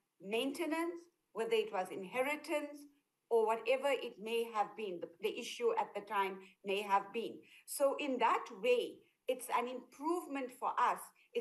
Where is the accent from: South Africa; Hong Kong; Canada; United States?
South Africa; because we're South African citizens, we follow the South African law.